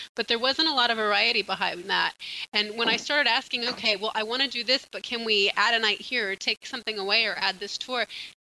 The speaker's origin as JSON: {"language": "English", "town": "Kansas City", "region": "Missouri", "country": "United States", "tie": "born or raised there", "said": "I grew up in Kansas City, Missouri, and my family is a Greek family."}